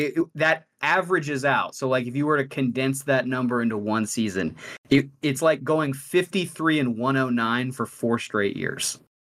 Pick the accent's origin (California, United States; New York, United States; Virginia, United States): Virginia, United States; Chesterfield; Well, so like growing up playing Little League in, you know, Chesterfield